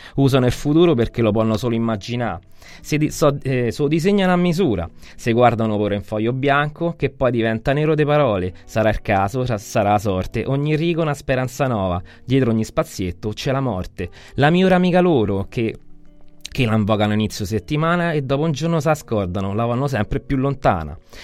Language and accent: Italian; Rome, Lazio, Italy; siamo romani.